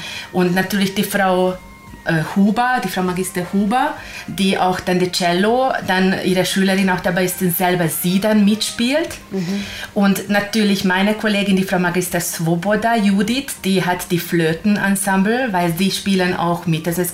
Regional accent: Hungary; Ja, ich bin Ungarin, genau.

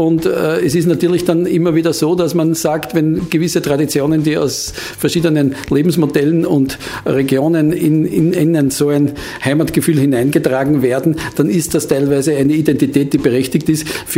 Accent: Lower Austria, Austria; Ich bin Niederösterreicher

